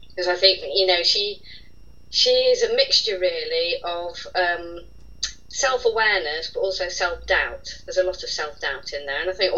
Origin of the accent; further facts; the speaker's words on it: Yorkshire and the Humber, United Kingdom; And I'm from that area of the world. I'm from the South Yorkshire, Derbyshire border. And my parents retired to a place just down the road from Baslow